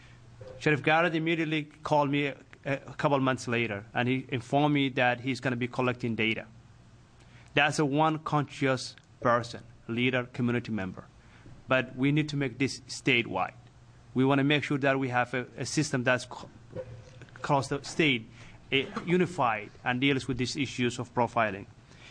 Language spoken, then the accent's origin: English; Somalia; English is a second language; moved away as an adult; I came to this country about 15 years ago from a war-torn country of Somalia. As a young man growing up in Somalia